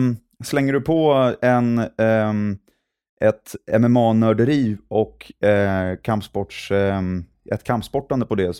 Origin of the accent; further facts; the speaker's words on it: Stockholm, Stockholm County, Sweden; also born or lived in Rome, Italy; Jag är stockholmare i grunden, har en stark koppling till Italien. Jag bodde i Rom när jag var liten.